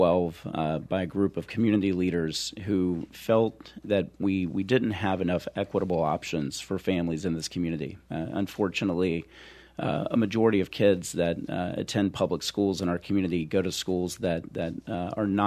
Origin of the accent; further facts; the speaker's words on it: Louisiana, United States; So I grew up in the Piney Woods of North Louisiana.